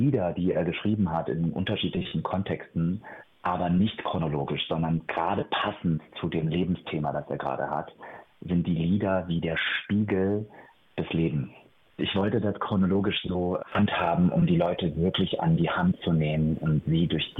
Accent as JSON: {"language": "German", "country": "Georgia", "moved": "yes", "said": "weil ich von meiner Heimat erzähle, weil ich in dem Abend auch seine Fluchtgeschichte mit meiner aus Georgien verbinde"}